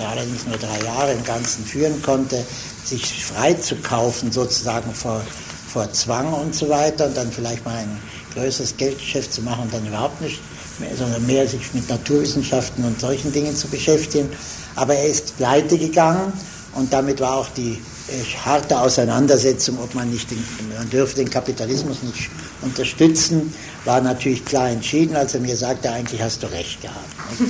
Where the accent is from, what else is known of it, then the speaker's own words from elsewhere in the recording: Switzerland; als Schweizer Jude und Kommunist